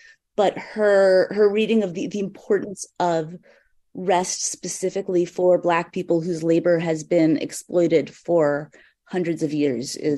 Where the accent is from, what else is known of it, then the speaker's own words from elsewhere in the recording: United States; I'm sorry, I'm an American. Like, this is my country. I am not Israeli.